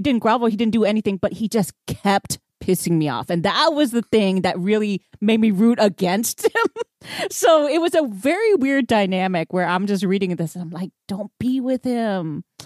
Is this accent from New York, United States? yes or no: no; Houston, Texas, United States; I grew up in Houston and I definitely knew like Houston, New Orleans, you know, has that sort of like Viet Cajun.